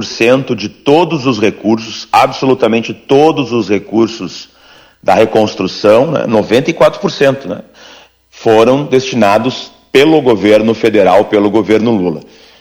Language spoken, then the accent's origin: Portuguese; Alegrete, Rio Grande do Sul, Brazil; eu nasci em Porto Alegre, mas boa parte da minha infância eu passei no Alegrete, na fronteira oeste, né? A minha família materna, né, é do Alegrete, tenho inclusive um primo que foi prefeito do Alegrete, o Erasmo Guterres.